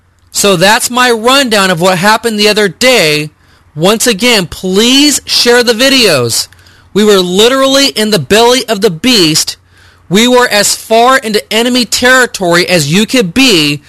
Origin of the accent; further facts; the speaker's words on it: Pasadena, California, United States; the population of my hometown, Pasadena.